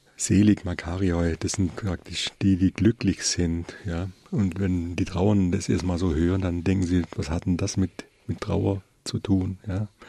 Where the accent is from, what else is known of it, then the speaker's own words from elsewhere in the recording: Ravensburg, Baden-Württemberg, Germany; Wir waren gerne hier in Ravensburg, meiner Heimatstadt.